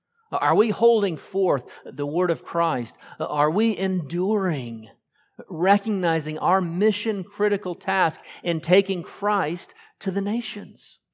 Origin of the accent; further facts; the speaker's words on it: Florida, United States; David Huss tells the story of a young boy in southern Florida, and I grew up in Florida. This story makes total sense.